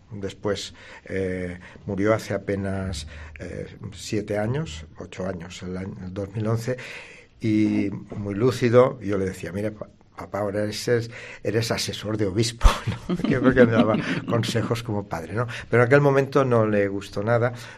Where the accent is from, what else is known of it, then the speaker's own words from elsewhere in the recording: Valencian Community, Spain; me llamaron a Valencia, porque mi pueblo es provincia de Alicante, pero pertenece al arzobispado de Valencia.